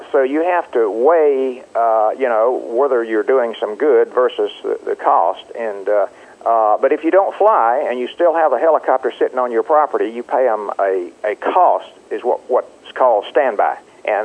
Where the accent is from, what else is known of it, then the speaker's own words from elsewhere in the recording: Florida, United States; when I was growing up in Florida and working in citrus